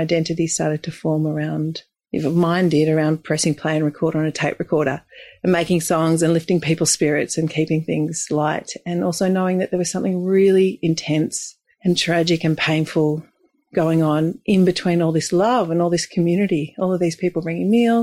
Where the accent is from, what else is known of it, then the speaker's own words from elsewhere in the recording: Sandringham, Victoria, Australia; All I have to do is really just turn it all the way back to growing up in Sandringham, the youngest of five. My mother was from Holland, from Amsterdam.